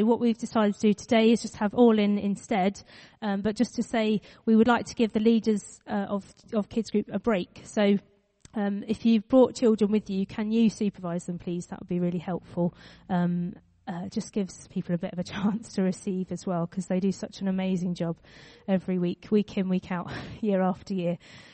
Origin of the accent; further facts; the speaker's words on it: United Kingdom; I am British and I don't like it.